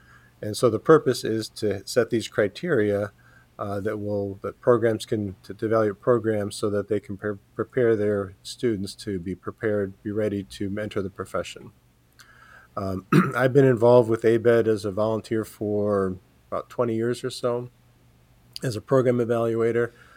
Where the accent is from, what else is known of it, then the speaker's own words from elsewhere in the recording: Illinois, United States; moved away as an adult; now in Auburn, United States; So I'm originally from Illinois. Went to University of Illinois and the University of Pennsylvania